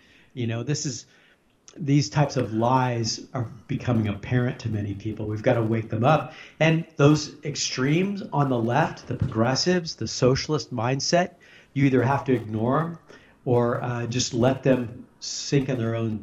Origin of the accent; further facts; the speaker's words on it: United States; as an American, as a soldier, as someone who's fought for the Constitution, I'm not going to give up on